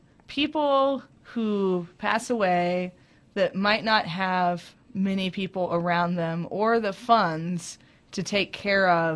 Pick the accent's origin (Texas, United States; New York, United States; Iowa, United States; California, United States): Texas, United States; San Antonio; I grew up in San Antonio, so I used to go to the one they had one there every year at this big park that people used to gather